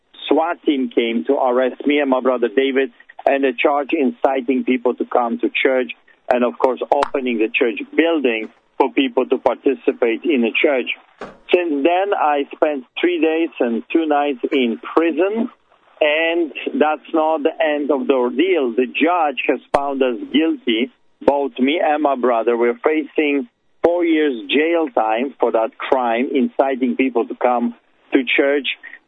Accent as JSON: {"language": "English", "country": "Poland", "tie": "born or raised there", "moved": "yes", "lives_now": "Canada", "said": "Well, I emigrated from Poland. I grew up behind the Iron Curtain, and we were sick and tired of the communism, socialism, fascism that took over our country."}